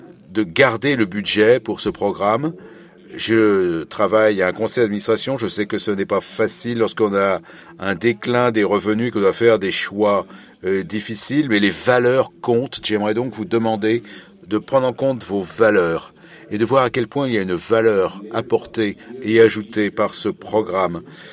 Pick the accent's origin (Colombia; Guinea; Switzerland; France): Colombia; La Guajira; Moi, je suis de la région Guarita, sur la côte de Colombie. Je suis de l'ethnie Yaru, la plus grande de Colombie, qui se trouve entre la Colombie et le Venezuela. C'est la grande nation Yayun.